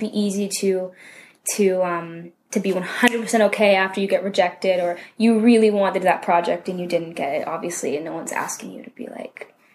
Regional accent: Canada; going in as a Canadian or like a foreigner, wherever you may be from, you don't have the upper hand.

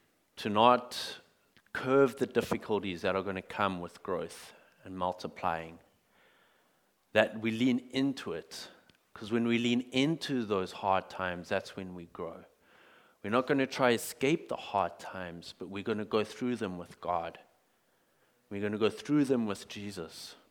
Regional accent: South Africa; they only found out later that I was from South Africa. And then most people just tell me I'm from Australia

